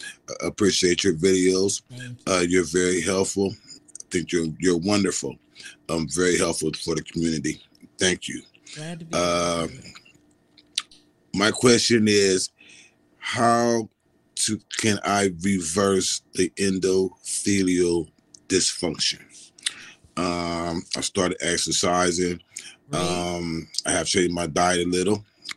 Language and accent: English; Columbus, Ohio, United States; Good morning, Dr. Rachel. … I'm from Columbus, Ohio.